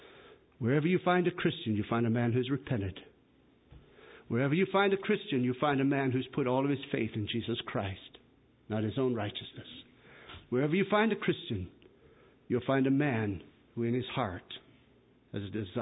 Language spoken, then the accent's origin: English; United States; And I know I'm American, it's in my blood, and I just love America.